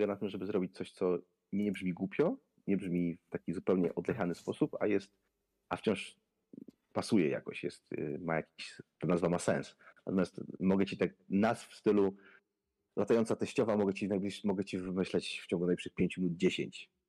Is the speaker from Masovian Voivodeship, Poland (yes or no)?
no; West Pomeranian Voivodeship, Poland; Nawet jak wiesz, jestem z Pomorza Zachodniego